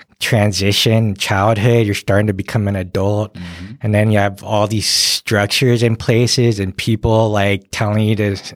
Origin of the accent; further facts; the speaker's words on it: California, United States; growing up in California and watching Hollywood